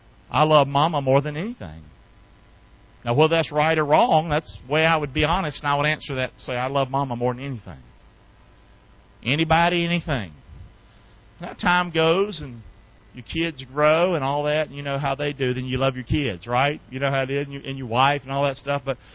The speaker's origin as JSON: {"language": "English", "town": "Rockingham", "region": "North Carolina", "country": "United States", "tie": "born or raised there", "said": "Well, this is my hometown, Rockingham, North Carolina."}